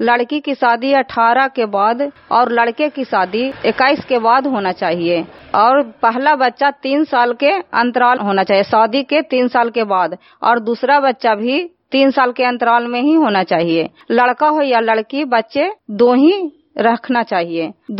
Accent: Usmanpur, Bihar, India; मैं ग्राम उस्मानपुर के रहने वाली हूँ।

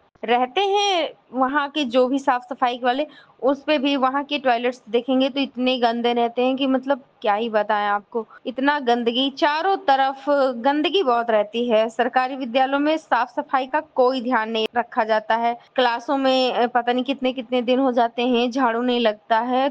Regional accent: Uttar Pradesh, India

